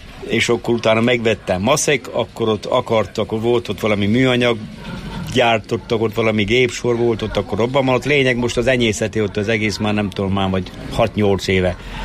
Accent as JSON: {"language": "Hungarian", "town": "Bükkaranyos", "region": "Borsod-Abaúj-Zemplén", "country": "Hungary", "also_born_or_lived": "Miskolc", "said": "Igen, törzsőkeres bükkaranyosi vagyok. Miskolcon születtem, vagy az Erzsébet kórházban, kettes oságyon. Szüleim is törzsőkeres bükkaranyosiak."}